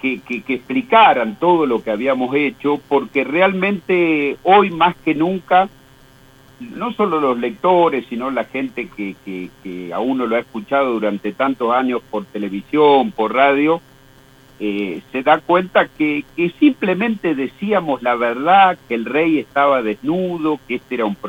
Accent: Navarro, Buenos Aires Province, Argentina; born there; also born or lived in Santa Cruz; Yo me vine de vuelta, yo soy nacido en Navarro, la provincia sí. De Buenos Aires, me volví de Santa Cruz en el 2010 y en el 2007.

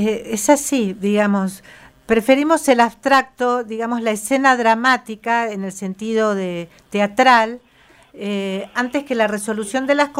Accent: Argentina; casi que es una característica de nuestra personalidad como argentinos

